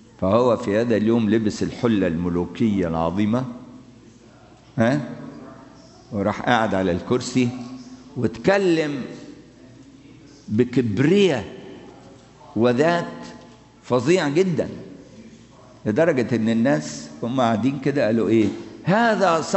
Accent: Egypt; المصيبه اللي حصلت عندنا في مصر، الشهداء ولادنا الشباب مسيحيين ومسلمين

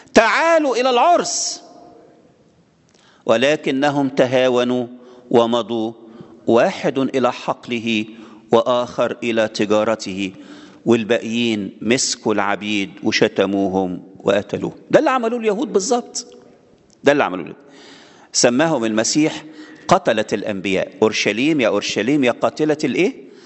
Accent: Egypt; إحنا من ضمن، إحنا كمصريين أو أي جنس تاني، إحنا مش معتبرين من المدعوين أولاً.

